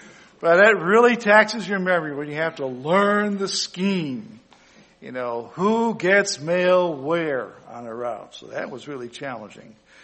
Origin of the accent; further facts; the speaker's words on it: Ringgold, Georgia, United States; well, yes, I was born and reared in Ringgold, making sure I say both G's, Georgia.